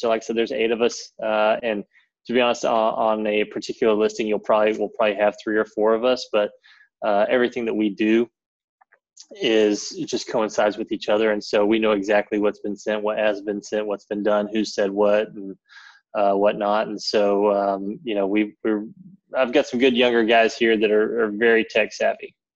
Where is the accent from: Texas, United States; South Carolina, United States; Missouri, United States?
Texas, United States; Well, I'm from Texas, so it's country.